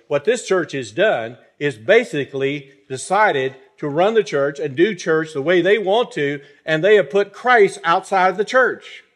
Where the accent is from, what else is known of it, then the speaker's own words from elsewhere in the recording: Texas, United States; I grew up in Texas, and my background is the Southern Baptist Convention, which is the largest Protestant denomination in America today.